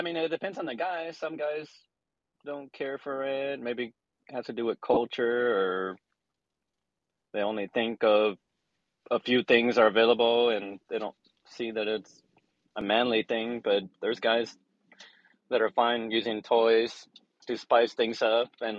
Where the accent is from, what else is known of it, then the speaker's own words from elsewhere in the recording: United States; maybe because I'm a American, nice Latino is different.